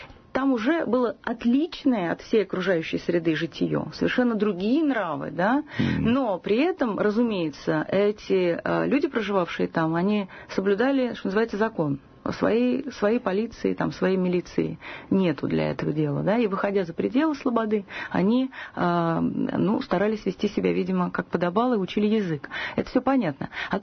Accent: Saint Petersburg, Russia; now in Moscow, Russia; Кстати, и Москва, и Петербург, конечно, где, откуда я родом, там до сих пор сохранили улицы, названия эти.

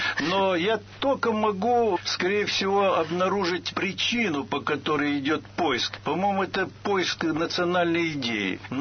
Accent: Moscow, Russia; я кавказец и одновременно, так сказать, москвич.

